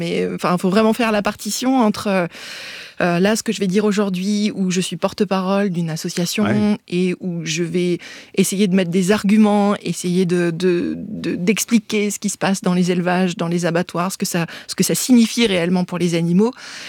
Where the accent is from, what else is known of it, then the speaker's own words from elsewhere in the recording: Nancy, Grand Est, France; born there; Oui, je suis née à Nancy, dans une famille...